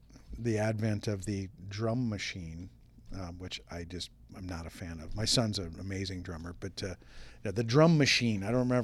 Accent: Minnesota, United States; people don't believe that I'm from Minnesota because I have zero Minnesota accent, but my parents are from another country, so nope, never acquired that accent.

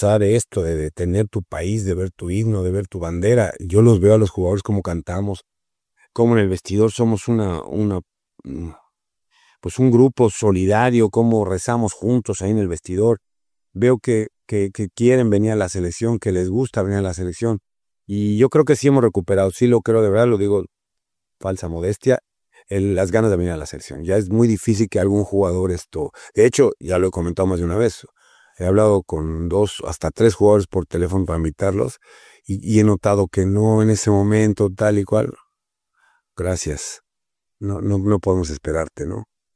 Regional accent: Mexico; Somos mexicanos y tenemos nuestro estilo, nuestra forma, nuestros modos.

